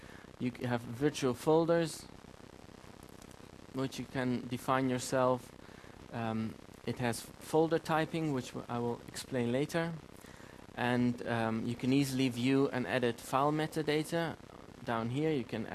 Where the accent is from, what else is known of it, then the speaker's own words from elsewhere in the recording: Saarbrücken, Saarland, Germany; I'm from Saarbrücken, but I'm a computer science student in from Trier.